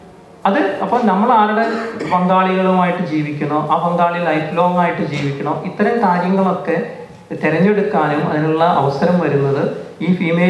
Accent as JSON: {"language": "Malayalam", "town": "Thrissur", "region": "Kerala", "country": "India", "moved": "yes", "lives_now": "Australia", "said": "ഞാനൊക്കെ ഓസ്ട്രേലിയയിൽ വരുന്നതിന് മുമ്പ് ഞാൻ തൃശ്ശൂരിൽ നിന്നാണ് വന്നത്."}